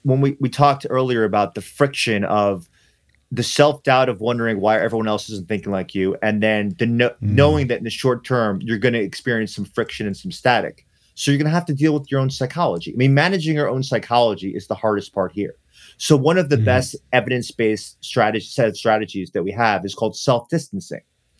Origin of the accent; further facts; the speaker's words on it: New York City, New York, United States; I'm from New York City.